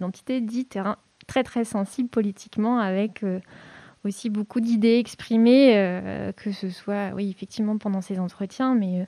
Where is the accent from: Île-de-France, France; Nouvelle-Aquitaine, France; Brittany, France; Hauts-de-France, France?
Brittany, France; je suis originaire de Bretagne. J'ai des grands-parents qui vivaient à l'époque... en Centre-Bretagne